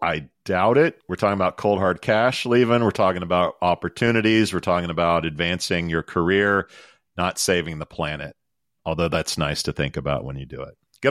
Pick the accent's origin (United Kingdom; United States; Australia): United States; I'm telling you as an American my whole life